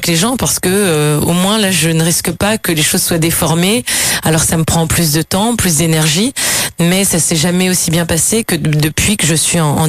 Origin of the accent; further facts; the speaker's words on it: Brittany, France; born there; lorsque je me rapproche du bout de la terre, là où je suis née, dans le Finistère.